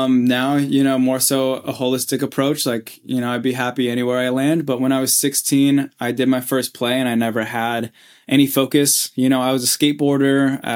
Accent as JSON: {"language": "English", "region": "Oregon", "country": "United States", "tie": "born there", "also_born_or_lived": "France / New Mexico", "said": "Yeah, I grew up in a plethora of places. My mom and my dad met in New Mexico, and I was born in Oregon. I moved to France for my first year of life."}